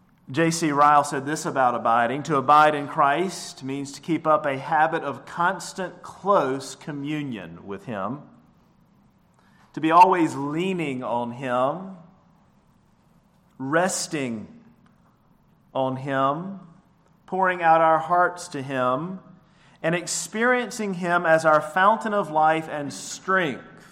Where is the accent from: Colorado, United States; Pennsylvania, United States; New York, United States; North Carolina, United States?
North Carolina, United States; Elkin; Or for me growing up in Elkin, it was always Cheerwine.